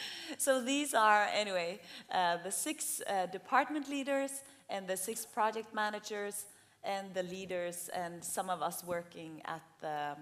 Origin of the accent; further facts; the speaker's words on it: Oslo, Norway; now in Ethiopia; I'm from Norway, from Oslo.